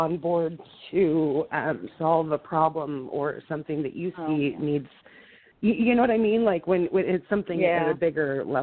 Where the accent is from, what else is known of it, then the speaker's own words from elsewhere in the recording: Washington, United States; I'm from Washington State.